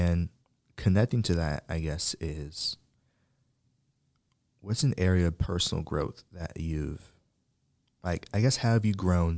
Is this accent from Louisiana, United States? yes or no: no; Atlanta, Georgia, United States; I'm also from the South. I'm only 4.5 hours away, excuse me. In Atlanta